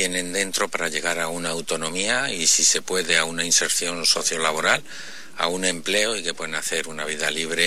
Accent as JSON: {"language": "Spanish", "region": "Community of Madrid", "country": "Spain", "said": "somos los madrileños, todos en su conjunto"}